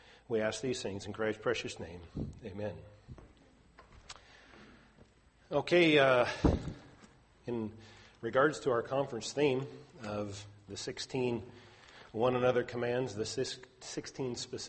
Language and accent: English; Kalispell, Montana, United States; from Kalispell, Montana.